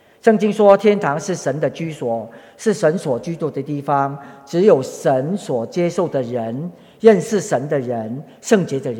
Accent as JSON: {"language": "Chinese", "region": "Guangdong", "country": "China", "accent": "Cantonese", "said": "我们广东话就讲到这里呢"}